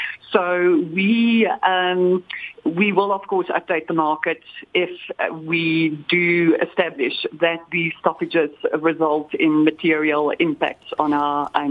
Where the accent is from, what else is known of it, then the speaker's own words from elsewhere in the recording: South Africa; I think generally as South African investors and as South Africans, we all have these sort of discussions.